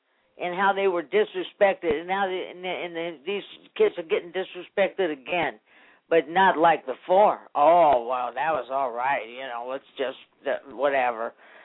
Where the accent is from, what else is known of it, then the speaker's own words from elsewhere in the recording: San Francisco, California, United States; I was born and raised in Ingleside Terrace in San Francisco, and the house that I was born and raised, not born, I was born actually in the Avenues on 46.